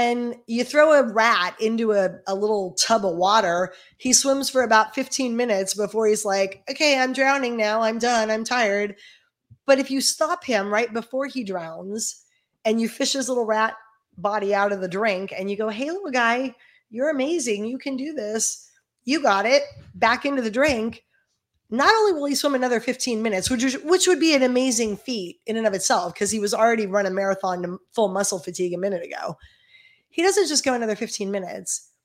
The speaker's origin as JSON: {"language": "English", "town": "Tustin", "region": "California", "country": "United States", "tie": "born or raised there", "said": "in my hometown of Tustin, California."}